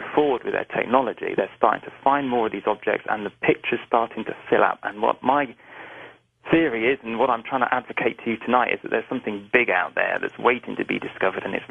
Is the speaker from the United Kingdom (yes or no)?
yes; United Kingdom; I accept, as most British people do, I know this is still quite controversial in America, but I accept Darwin's model of evolution.